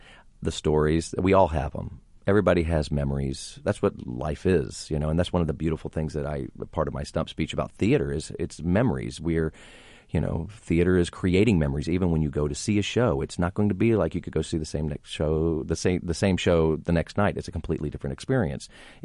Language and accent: English; Roswell, Georgia, United States; I grew up in the South, down just north of Atlanta, Georgia, in Roswell, Georgia.